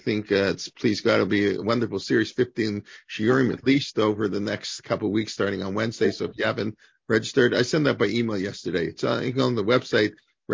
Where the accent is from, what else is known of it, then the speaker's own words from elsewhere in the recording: Canada; But, as a Canadian, you know, we get insulted if you, okay.